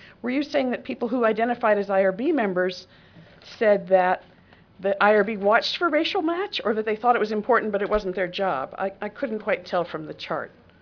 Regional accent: Maryland, United States; I'm from Maryland.

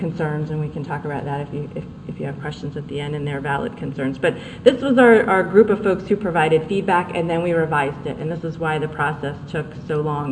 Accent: Massachusetts, United States; also born or lived in Minnesota / Delaware; Delaware's a blue state, but I came from Massachusetts and I was trained in Minnesota, so it's blue is relative.

